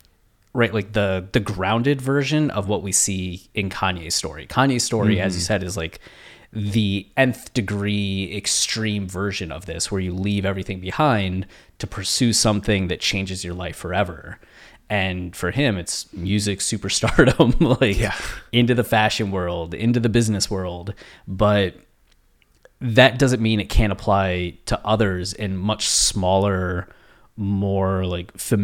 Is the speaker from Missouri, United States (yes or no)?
no; Ohio, United States; I look at this with people that I grew up with in Ohio